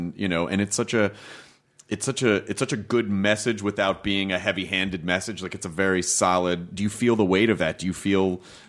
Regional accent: Louisville, Kentucky, United States; born there; But how did you know that I was born in Louisville?

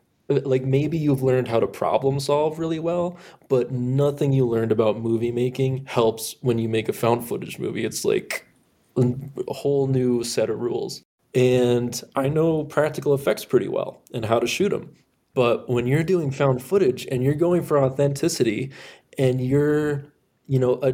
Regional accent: Minneapolis, Minnesota, United States; I'm from Minneapolis, and that's where we shot, was in Minnesota.

